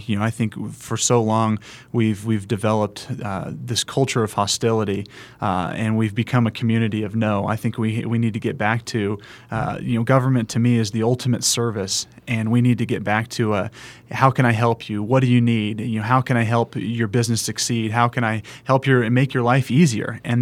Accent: California, United States; As I was telling you in the break, I'm from Monterey Bay, California. I grew up there.

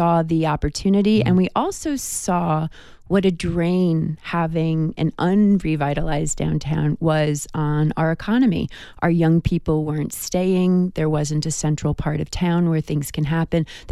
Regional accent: New York, United States; I'm originally from New York, where I grew up.

